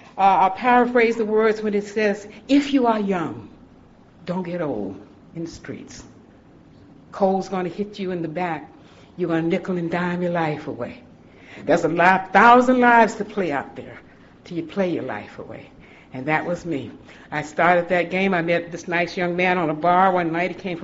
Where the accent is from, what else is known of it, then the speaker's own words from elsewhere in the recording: Georgia, United States; when I grew up in Georgia, it was a dry state